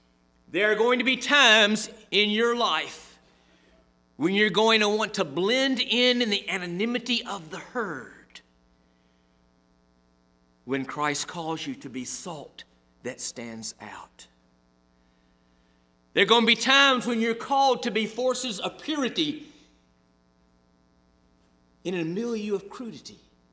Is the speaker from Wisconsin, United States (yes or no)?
no; Montgomery, Alabama, United States; 61 years ago, in my hometown of Montgomery, Alabama, May of 1961